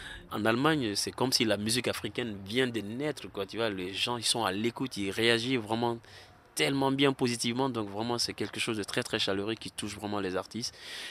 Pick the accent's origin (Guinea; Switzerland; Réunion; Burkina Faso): Guinea; Conakry; French is a second language; comme je suis né et grandi à Conakry, on parle plus toutes ces langues, soussou, malinké et poulard, tout ça. Djaranké, je chante aussi. Parce que voilà, ma mère est soussou, mon père est malinké, mais nos parents se sont installés chez les Djaranké, donc je parle Djaranké aussi, français aussi